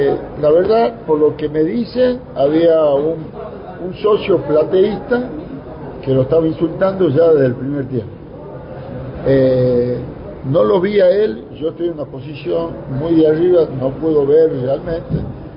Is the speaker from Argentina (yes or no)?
yes; Tucumán, Argentina; somos todos tucumanos.